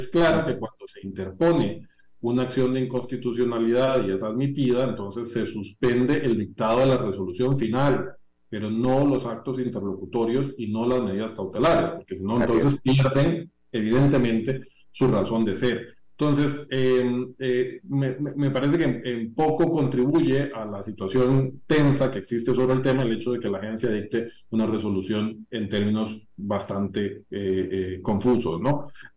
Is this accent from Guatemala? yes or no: no; Costa Rica; Eso a mí, como costarricense, sinceramente, me defrauda y me preocupa